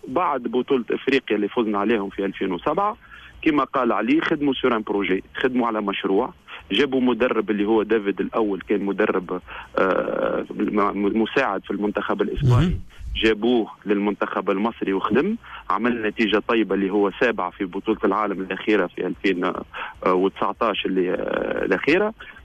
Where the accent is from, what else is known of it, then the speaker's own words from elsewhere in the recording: Tunisia; عندنا في تونس